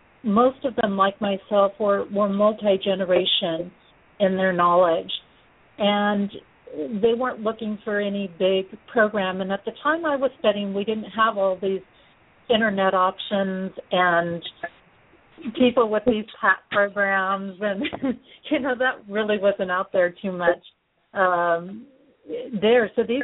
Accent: Manhattan Beach, California, United States; I grew up in Southern California and just outside of the LA area in a little suburb called Manhattan Beach.

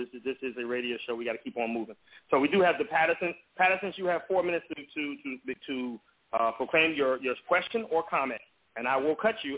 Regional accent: California, United States; We're from California, and I said I wasn't going to get on this program

